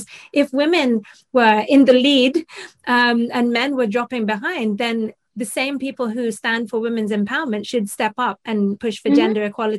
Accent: Philippines; being a Filipina

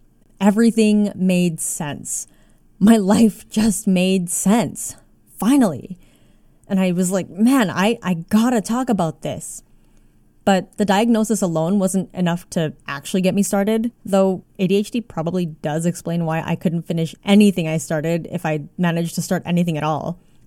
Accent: Canada; So for me, a visibly Asian woman who was born and raised in Canada, I was expected to fit the stereotype or the model minority, as it were.

